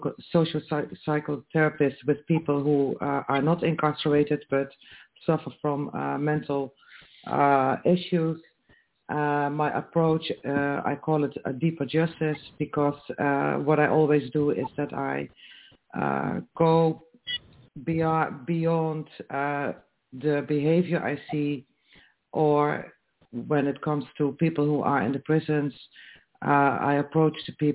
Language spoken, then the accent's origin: English; Netherlands; Yes, I come from the Netherlands.